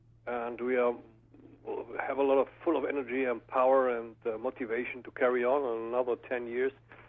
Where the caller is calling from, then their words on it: Cologne, North Rhine-Westphalia, Germany; Yeah, I'm living in Cologne, and I'm calling you from Germany now, yes.